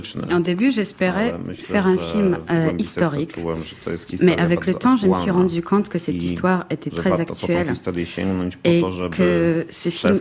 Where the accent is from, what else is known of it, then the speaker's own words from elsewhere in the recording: Katowice, Silesian Voivodeship, Poland; Je viens de la ville de Katowice, où la loi martiale a commencé.